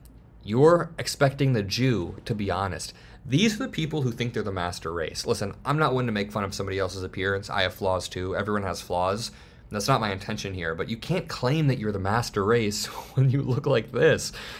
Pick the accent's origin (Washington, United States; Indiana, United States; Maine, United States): Indiana, United States; at least I grew up in Indiana, you grew up in Texas